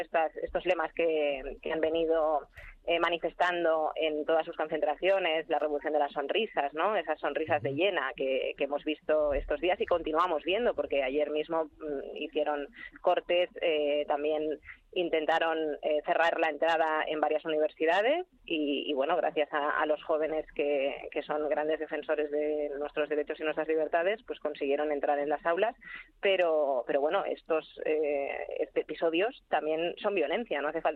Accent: Catalonia, Spain; Y que todos los que no pensemos como ellos somos catalanes de segunda.

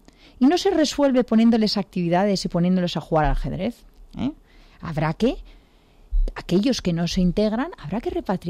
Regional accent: Spain; born there; Nací en España, pero tengo nacionalidad cubana y española.

